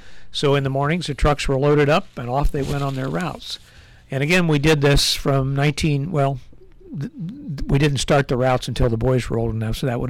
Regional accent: Lucasville, Ohio, United States; also born or lived in Portsmouth; I was born in Portsmouth, Ohio, down in Scioto County, which is the furthest southern county, at least on the direct straight south from here, mm-hmm. And grew up in a little town called Lucasville.

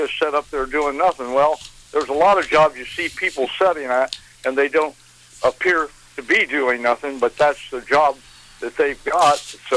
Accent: Marion, United States; And when I grew up here in Marion, they would be, the proprietor of the business would let you use the restroom.

